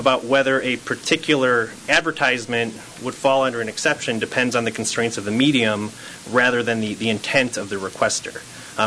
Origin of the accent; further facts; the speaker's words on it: Midwest, United States; I might have outed myself as a Midwesterner